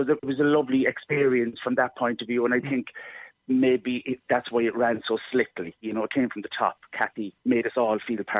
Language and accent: English; Cobh, Munster, Ireland; I love my home city, and I love my hometown of Cove, and I just want to give people the best shows I can, and the Everyman, which I adore the Everyman. They're amazing to me down there.